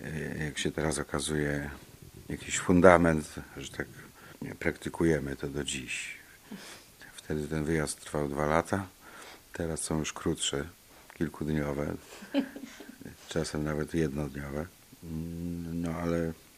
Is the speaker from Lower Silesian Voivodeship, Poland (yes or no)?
no; Mosina, Greater Poland Voivodeship, Poland; Ja z Rzeczpospolitej Mosińskiej, oni z Warszawy.